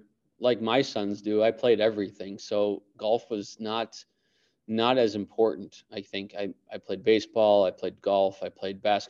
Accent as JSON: {"language": "English", "town": "Coon Rapids", "region": "Minnesota", "country": "United States", "tie": "born or raised there", "said": "But I grew up in Coon Rapids, Minnesota. So just on the north side"}